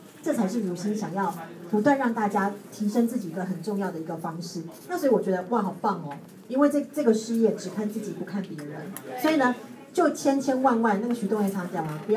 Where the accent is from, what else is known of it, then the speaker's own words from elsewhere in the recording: Taiwan; 但是我们台湾人的教育常常是反过来讲的